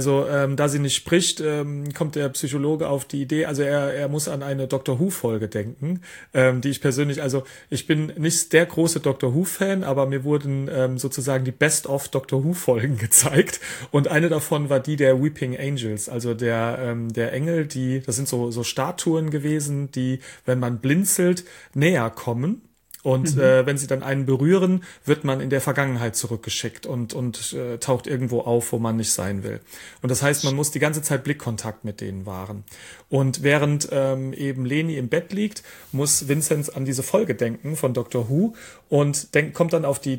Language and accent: German; Rhineland-Palatinate, Germany; Ja, also ich bin ein Kind des Waldes. Aufgewachsen bin ich im Westerwald tatsächlich in Rheinland-Pfalz und habe auch dort schon am Rande des Waldes gelebt.